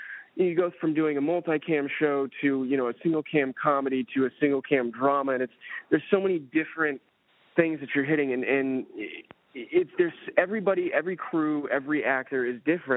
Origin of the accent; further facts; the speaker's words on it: Covina, California, United States; No, I'm from Covina, which is about 30 minutes east of L.A.